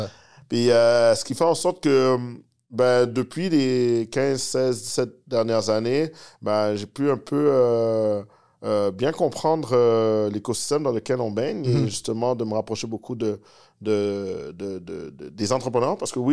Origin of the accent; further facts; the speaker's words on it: Laval, Quebec, Canada; J'ai grandi à Laval. Dans le 4-5-0, mes parents sont arrivés là en 89.